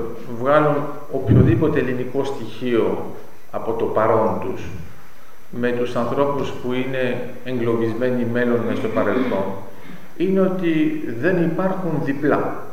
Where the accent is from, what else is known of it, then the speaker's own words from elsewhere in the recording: Volos, Thessaly, Greece; Εγώ, ξέρετε, είμαι από το Βόλο. Στο Βόλο έχουμε το Πήλιο.